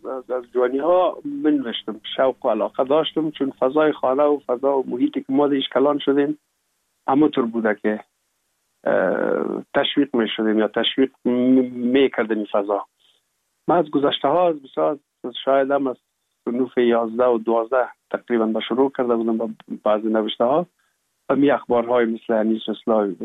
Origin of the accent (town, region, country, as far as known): Kabul, Afghanistan; born or raised there; also born or lived in Pul-e Khumri